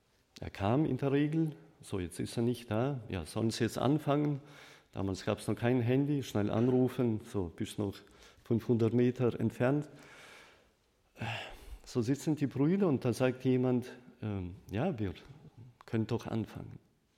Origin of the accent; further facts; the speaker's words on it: Prokopyevsk, Kemerovo Oblast, Russia; moved away; Ich bin in Prokopjews in Sibirien aufgewachsen